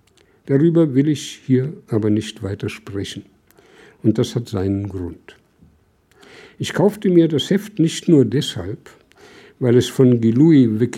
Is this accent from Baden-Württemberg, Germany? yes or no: no; Berlin, Germany; Ich bin im Nachkriegs-Berlin aufgewachsen